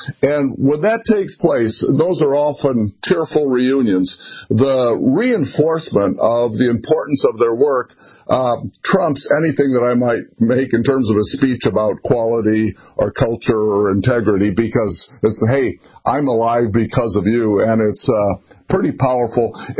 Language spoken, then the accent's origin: English; Gary, Indiana, United States; So I grew up in Gary, Indiana, which was an ethnic, working class town built on steel mills.